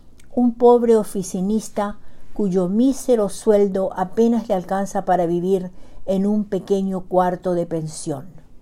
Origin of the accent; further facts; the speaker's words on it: Paraguay; now in Bedford, United States; nuevamente llego hasta ustedes desde Bedford, Massachusetts, con otro cuento de la producción narrativa de mi país natal, Xeretamí, Paraguay, situado en el corazón de América del Sur.